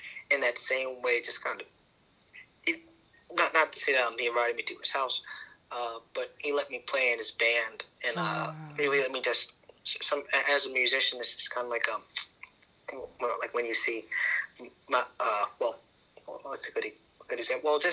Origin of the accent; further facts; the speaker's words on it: New York, United States; growing up in New York